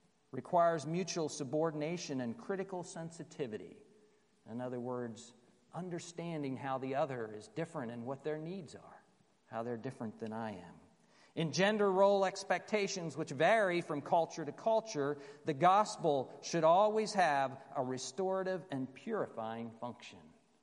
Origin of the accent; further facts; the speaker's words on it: Florida, United States; I grew up in South Florida.